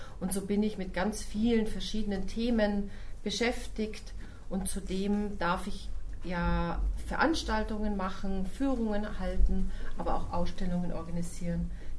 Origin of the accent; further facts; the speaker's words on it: Regensburg, Bavaria, Germany; now in Ulm, Germany; Ich wohne tatsächlich schon immer in Ulm. Ich stamme aber aus Regensburg, aus Bayern und bin sozusagen Bayern ein bisschen treu geblieben.